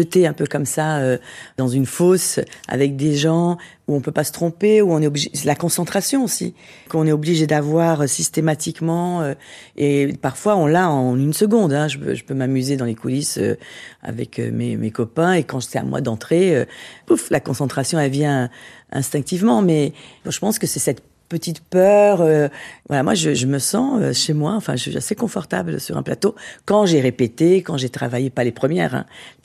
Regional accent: Brazil; now in France; je vis plus au Brésil depuis très longtemps, j'ai quand même beaucoup de famille, j'y vais dès que je peux, mais je suis une Brésilienne en France quand même. Voilà, j'ai une éducation brésilienne. Avec une culture française.

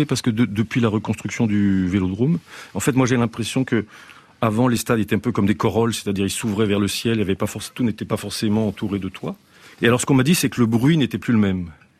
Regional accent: Lyon, Auvergne-Rhône-Alpes, France; donc je suis lyonnais

